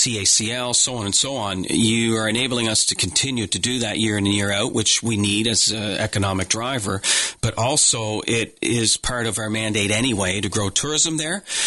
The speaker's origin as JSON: {"language": "English", "town": "Monastery", "region": "Nova Scotia", "country": "Canada", "tie": "born or raised there", "said": "I grew up in Monastery, and I love seeing New York listed beside Antigonish."}